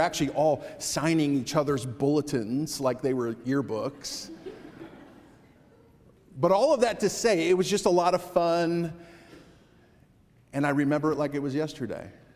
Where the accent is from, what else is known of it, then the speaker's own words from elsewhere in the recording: Connecticut, United States; Confirmation Sunday at the church where I grew up in Connecticut